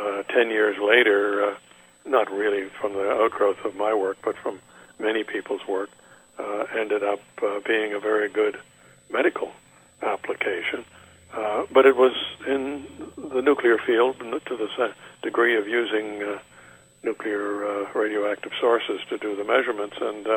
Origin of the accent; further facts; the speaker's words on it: Sydney, New South Wales, Australia; And so my growing up in Sydney has led to a very happy life thereafter with my wife.